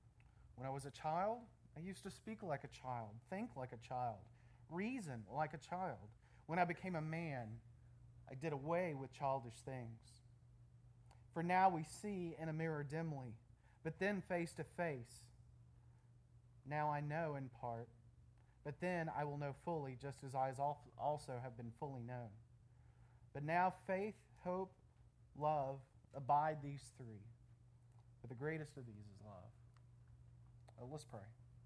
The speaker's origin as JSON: {"language": "English", "region": "Texas", "country": "United States", "tie": "born or raised there", "lives_now": "Pennsylvania, United States", "said": "And then, I grew up in Texas. It's interesting going back to a place where everyone has accents and they talk so slow after living in East Pennsylvania for so long."}